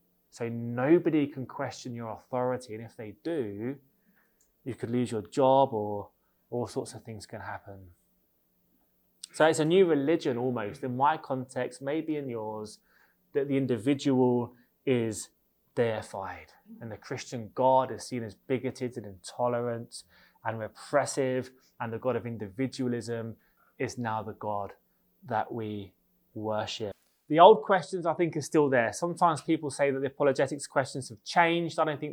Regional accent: England, United Kingdom; now in Northern Ireland, United Kingdom; This is more based upon my experience of England, maybe slightly, because I'm from England. I've been in Northern Ireland a relatively short time.

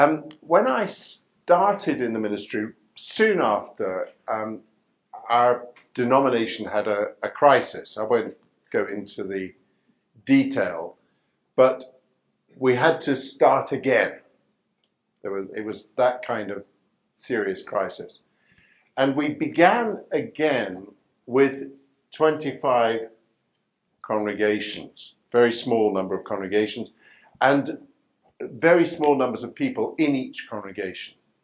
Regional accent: Scotland, United Kingdom; also born or lived in India; When I was still quite young, we returned to the United Kingdom, and my father was a church planter in Scotland. That's where I was brought up.

